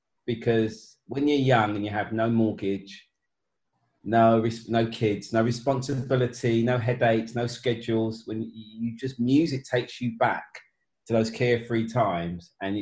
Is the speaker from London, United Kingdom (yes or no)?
yes; Hackney, London, United Kingdom; We didn't have a lot. We grew up in Hackney.